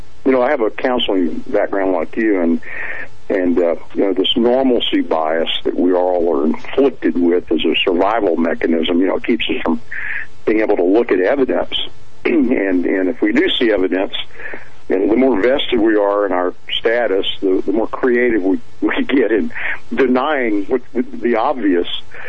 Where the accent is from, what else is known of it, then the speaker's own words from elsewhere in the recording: Texas, United States; I'm from Texas, in the Dallas police shooting.